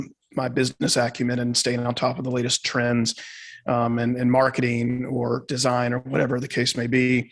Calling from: Tucker, Georgia, United States; I'm in Tucker, Georgia, which is a suburb just outside of Atlanta, Georgia.

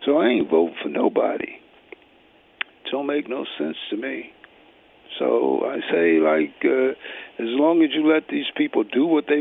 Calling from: New York, United States; I'm calling from New York about the mayoral, the contest that's going on in, with the mayor.

